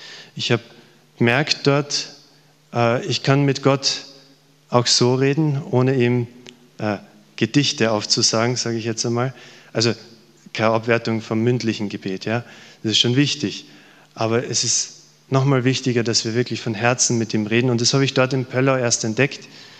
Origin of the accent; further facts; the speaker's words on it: Styria, Austria; ich komme aus der Steiermark